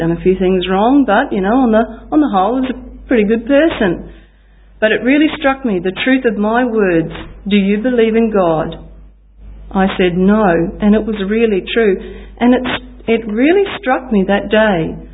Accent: Maryborough, Queensland, Australia; born there; I was born in Maryborough in Queensland, which is about 4 hours drive up from Brisbane, for any of those who are not sure where that is.

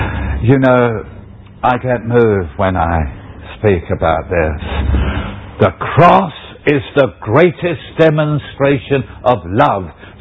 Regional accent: London, United Kingdom; born there; I was born in the East End of London.

